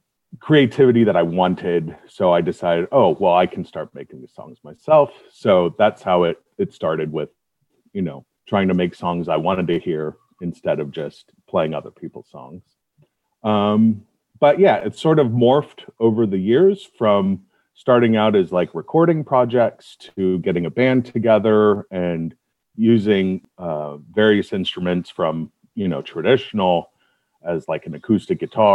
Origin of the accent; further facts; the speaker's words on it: California, United States; now in Iowa City, United States; I am from California. Yep.